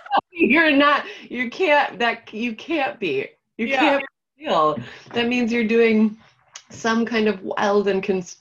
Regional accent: Minnesota, United States; Well, I want to say it's being Minnesotan, but I know it's not, we don't own that.

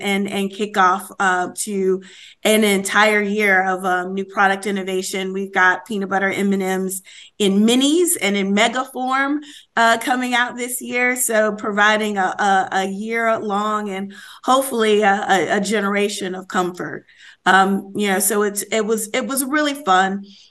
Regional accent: Chicago, Illinois, United States; I grew up in Chicago. I'm a Bears fan.

